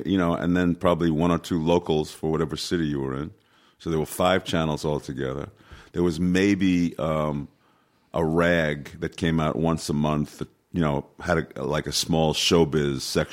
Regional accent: New York City, New York, United States; born there; Like, I was born in New York City, so, you know, I was able to walk in 25 minutes from my house to Yankee Stadium.

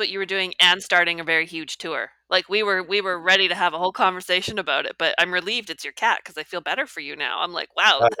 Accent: Canada; I'm Canadian, she's American.

